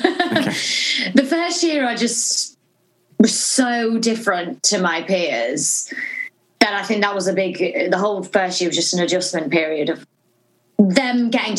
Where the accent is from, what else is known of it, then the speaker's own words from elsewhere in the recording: Norwich, East of England, United Kingdom; Yeah, I'm from Norwich.